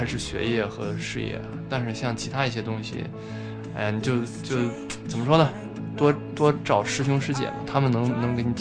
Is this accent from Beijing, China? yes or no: yes; Beijing, China; 因为我是北京的嘛，然后上小学中学然后到大学都是在北京上的，然后基本上都是在父母身边，没有离父母太远